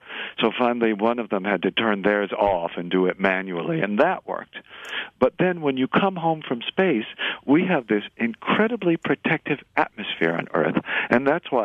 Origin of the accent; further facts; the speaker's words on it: Houston, Texas, United States; But also, I grew up in Houston, and the house I grew up in was the subject of an astronaut scandal.